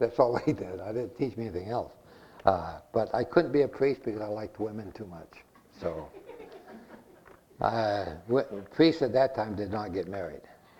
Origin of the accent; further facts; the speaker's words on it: Massachusetts, United States; accent: Massachusetts; And you're probably having trouble with my language, my Massachusetts accent, but hard is hard.